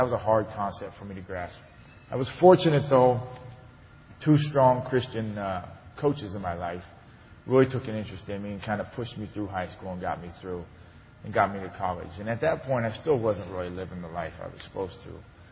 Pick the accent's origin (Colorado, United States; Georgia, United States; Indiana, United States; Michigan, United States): Colorado, United States; now in Pittsburgh, United States; And I came from Colorado to Pittsburgh, where here it rains and snows all the time